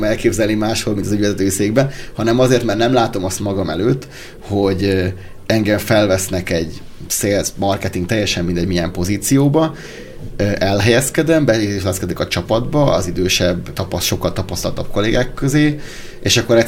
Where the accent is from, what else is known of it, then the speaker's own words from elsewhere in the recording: Üröm, Pest, Hungary; hát én Budapest mellett nevelkedtem, tehát én ürömi vagyok